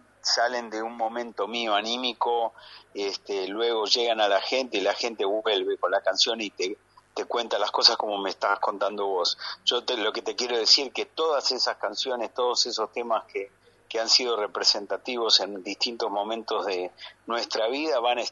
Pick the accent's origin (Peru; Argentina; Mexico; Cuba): Argentina; Es un recorrido por la vida de todos nosotros como argentinos